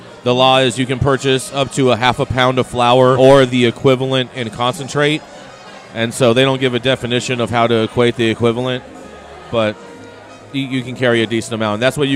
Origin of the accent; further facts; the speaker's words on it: Pittsburg, California, United States; Bay Area. I grew up in the Bay Area. I grew up in Pittsburgh. It's probably about 30 minutes east of Oakland.